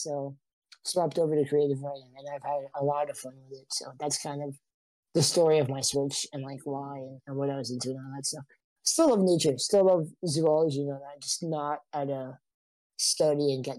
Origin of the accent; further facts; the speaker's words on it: Texas, United States; also born or lived in Boston, Massachusetts / Norway / England / Puerto Rico; Yeah, I was raised in Texas, I was raised in Norway, England, and Puerto Rico, so.